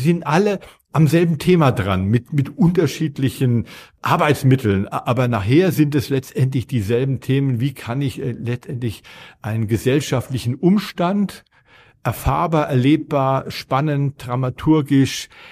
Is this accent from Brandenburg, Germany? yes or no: no; Berlin, Germany; was ist eigentlich in meiner Heimatstadt Berlin